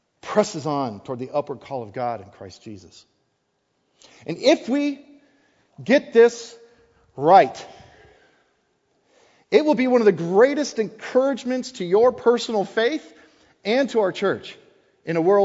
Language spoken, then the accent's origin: English; Wisconsin, United States; So, I'm still a northerner. I'm going to try. If I was from Wisconsin, which I am, I'd say, y'all.